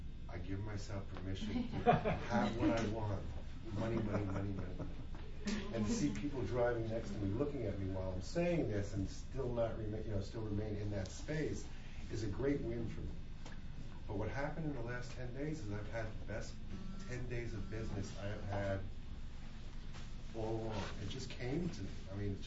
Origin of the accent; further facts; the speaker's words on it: Brooklyn, New York, United States; you know, and I'm from Brooklyn, New York